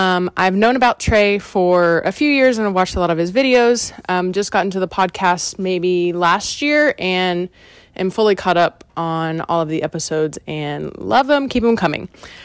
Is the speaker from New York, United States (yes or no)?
no; Texas, United States; since I was born and raised in Texas and I've never lived anywhere else. So hook 'em horns and OU sucks.